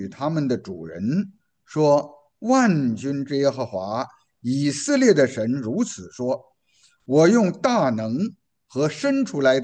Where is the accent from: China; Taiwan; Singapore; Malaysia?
China; 我们中国人呢，如果要数算我们那些封建王朝的这个朝代